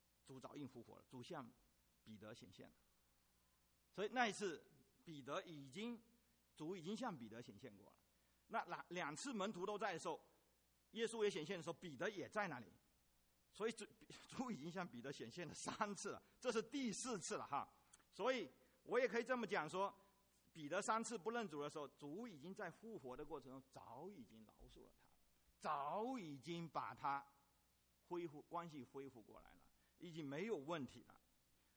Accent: China; now in United States; 虽然我们中国人到美国来

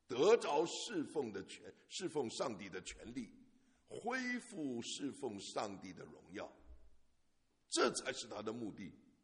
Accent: Beijing, China; born there; 我是江西老表，我的祖籍是江西，我生在北京，我从来没回过江西，我爸爸都没回过江西，他是生在英国的，这个，所以他一直都在北京的。

